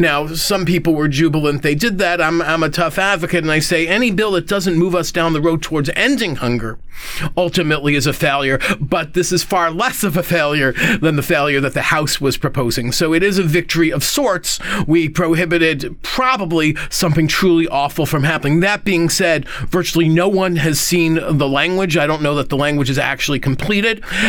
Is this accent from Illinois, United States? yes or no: no; New York City, New York, United States; Congressman Dan Donovan of Staten Island, my hometown of New York City